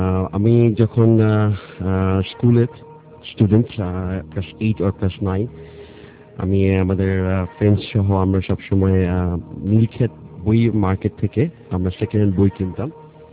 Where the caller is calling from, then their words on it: Dhaka, Dhaka Division, Bangladesh; ধানমন্ডি থেকে এসেছি